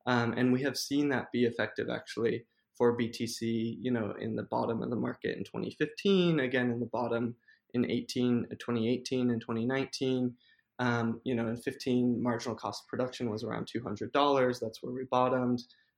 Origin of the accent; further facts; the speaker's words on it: Hawaii, United States; now in New York, United States; Some people know this, but I grew up on Hawaii, and so I did retreat to the islands for a little bit, and I'm back in New York at the moment.